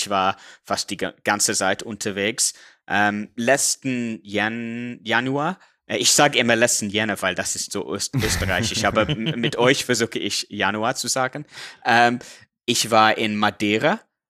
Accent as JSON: {"language": "German", "region": "England", "country": "United Kingdom", "second_language": "German", "lives_now": "Central Europe", "said": "Was ich als Engländer wirklich mag, wenn man in Mitteleuropa lebt, ist, dass es so einfach ist, mit dem Bus oder mit der Bahn zu anderen Ländern zu fahren"}